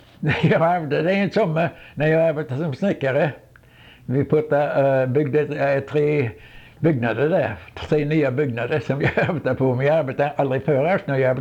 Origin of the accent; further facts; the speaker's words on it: Sweden; moved away; Och när jag kom ifrån Sverige i 58, jag tog tåget och det gick samma väg.